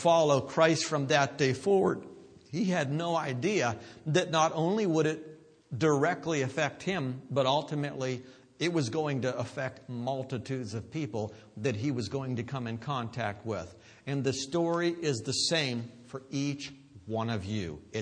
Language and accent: English; Pennsylvania, United States; accent: Pennsylvania; You know, it was drawing, that's my wonderful Pennsylvania accent.